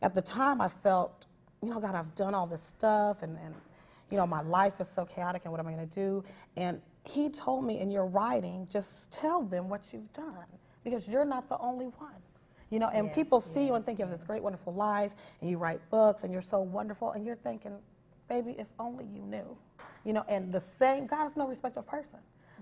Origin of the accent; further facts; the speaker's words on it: Colorado, United States; even me, you know, I'm originally from Colorado, and I lived in a battered woman shelter with my daughter